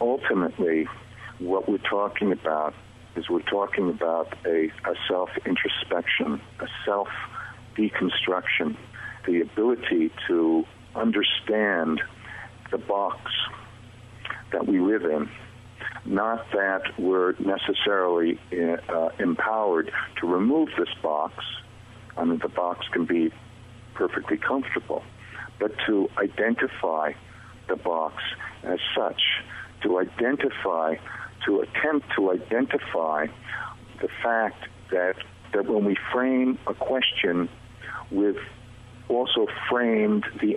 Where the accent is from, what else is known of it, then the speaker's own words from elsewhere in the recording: India; I'm a sadhu from India, from a very odd and weird esoteric sect.